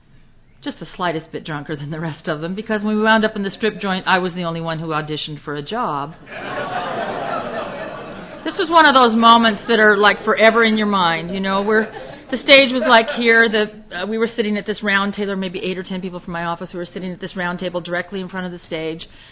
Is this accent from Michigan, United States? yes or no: no; Newport Beach, California, United States; I'm a nice girl from Newport Beach. Well, I was from Newport Beach, but I hadn't really been a nice girl in a long time, you know.